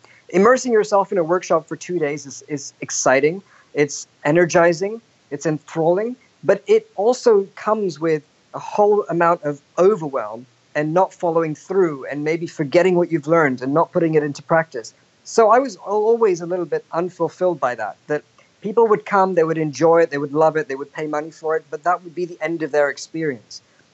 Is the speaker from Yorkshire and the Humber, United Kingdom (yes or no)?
no; London, United Kingdom; also born or lived in India; as I grew up in London, listening to Western music